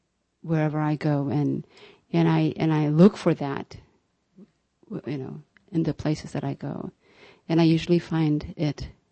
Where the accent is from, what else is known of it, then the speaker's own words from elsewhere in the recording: Ethiopia; you know, the fact that I'm from Ethiopia is quite incidental.